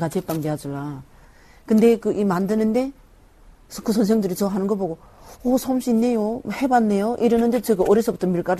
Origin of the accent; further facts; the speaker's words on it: North Korea; now in South Korea; 저는 북한에서 왔어요.